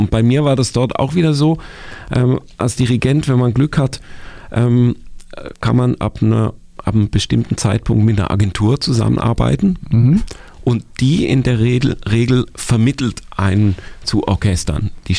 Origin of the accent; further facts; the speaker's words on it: Basel, Basel-Stadt, Switzerland; ich empfinde Basel als viel schöner und fühle mich fast noch geborgener jetzt dort, als ich das früher für mich war, weil ich dort aufgewachsen bin